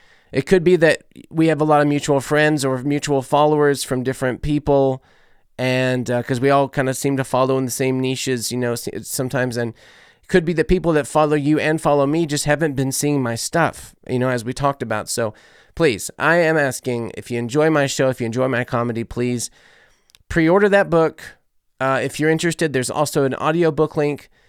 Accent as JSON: {"language": "English", "country": "United States", "said": "I love it. I'm American through and through."}